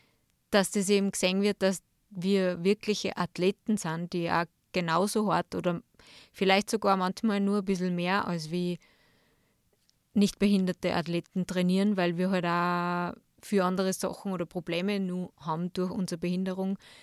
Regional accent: Bad Ischl, Upper Austria, Austria; now in Salzburg, Austria; Also ich komme ursprünglich aus Bad Ischl, da bin ich geboren und aufgewachsen. Jetzt mittlerweile wohne ich ja eben in Salzburg

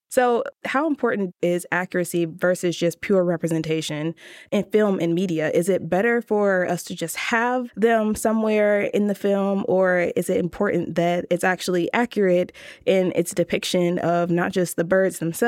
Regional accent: Chicago, Illinois, United States; And growing up in Chicago, that's definitely something that a lot of folks seem to be afraid

